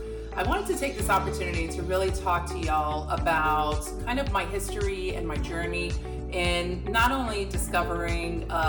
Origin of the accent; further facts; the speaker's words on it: Texas, United States; I am from Texas, born and raised in the powerful state of Texas, and I was raised in the Mexican Latin culture.